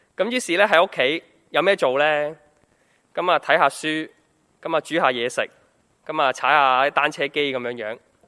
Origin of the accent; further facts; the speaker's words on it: Hong Kong; 我们是生活在香港的人，生活在这个地方